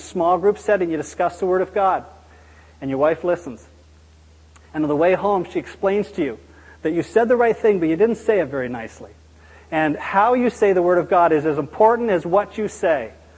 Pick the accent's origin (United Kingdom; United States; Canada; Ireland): Canada; And I think perhaps being Canadian only makes it worse. We're so polite, you know, so unlike us to say, well, no, that's wrong.